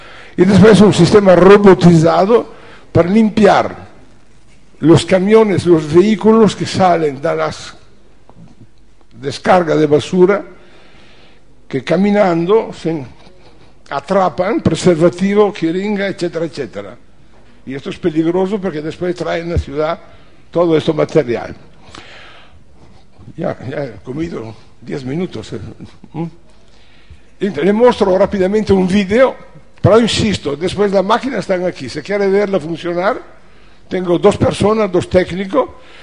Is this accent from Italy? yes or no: yes; Italy; Spanish is a second language; vengo de Italia.